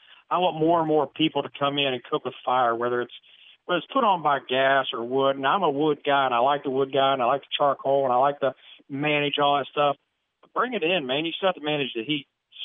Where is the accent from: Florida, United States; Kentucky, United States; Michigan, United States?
Kentucky, United States; I'm from Kentucky. I'll eat whatever I kill.